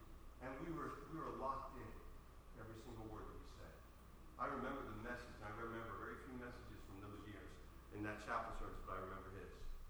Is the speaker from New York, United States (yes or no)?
no; New Jersey, United States; I grew up in Greenboro. We used to go through Plainfield all the time.